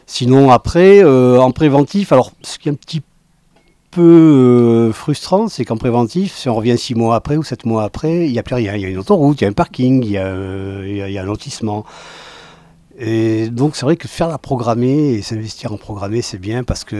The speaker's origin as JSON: {"language": "French", "town": "Toulouse", "region": "Occitanie", "country": "France", "accent": "Toulouse", "said": "Donc moi je suis toulousain, hein, donc j'ai fait mes études à Toulouse, ça s'entend à mon accent."}